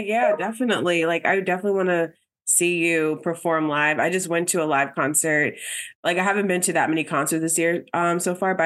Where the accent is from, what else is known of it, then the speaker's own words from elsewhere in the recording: New Jersey, United States; I'm from New Jersey. So, like, I usually go to concerts, like, basically in Jersey or in New York.